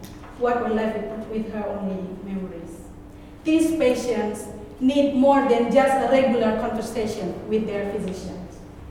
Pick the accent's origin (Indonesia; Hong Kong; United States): Indonesia; Aceh; English is a second language; I came from Aceh, the disaster-affected area of Indonesia.